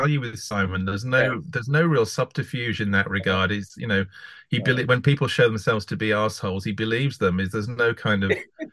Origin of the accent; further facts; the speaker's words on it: England, United Kingdom; I'm English